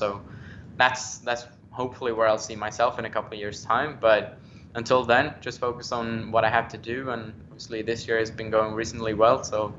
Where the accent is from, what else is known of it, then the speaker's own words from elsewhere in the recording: Sweden; Just as excited as I still was in Europe